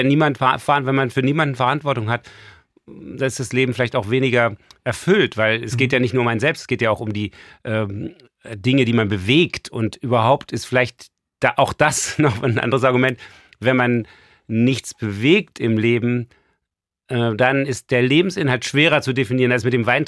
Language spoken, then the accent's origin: German; East Berlin, Berlin, Germany; ich bin ja auch in Preußen groß geworden, also in Ost-Berlin.